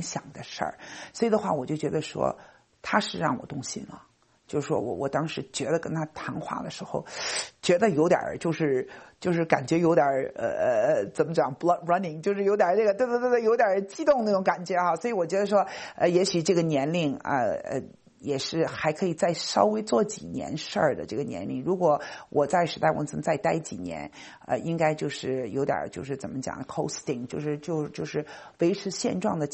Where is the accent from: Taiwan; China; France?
China; moved away as an adult; now in New York, United States; 我是骨子里是中国来的，这是改也改不掉的，对不对？咱们这个毕竟是土生土长的中国人哈，但是呢在美国生活了30多年